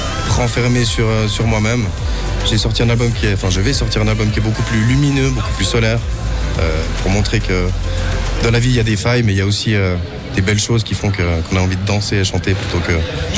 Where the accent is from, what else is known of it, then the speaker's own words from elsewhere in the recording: Vaud, Switzerland; accent: Vaudois; vu mon accent vaudois, je pense que je ne peux pas dire que je viens d'ailleurs. Voilà, moi je joue à domicile là